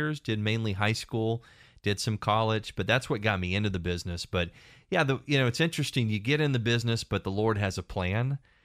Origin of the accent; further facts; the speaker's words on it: Waco, Texas, United States; And growing up in Waco, Texas, shadows of Baylor University